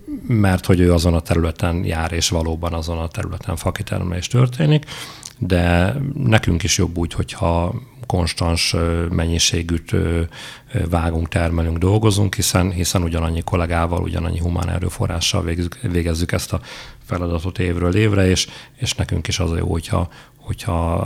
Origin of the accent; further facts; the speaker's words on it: Gávavencsellő, Szabolcs-Szatmár-Bereg, Hungary; Gáva Vencselőről származom, ott elég komoly hitélet volt gyerekkoromban is.